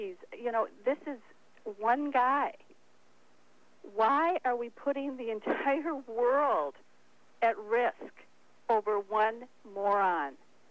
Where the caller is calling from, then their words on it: Edina, Minnesota, United States; I'm calling from the suburb of Edina.